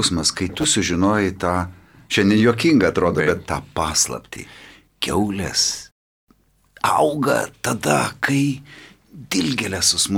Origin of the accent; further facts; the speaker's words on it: Tauragė, Tauragė County, Lithuania; pats gimiau ir augau Tauragėjai, nu gal kiek didesnis miestas, bet vis tiek provincija gūdi vakaruose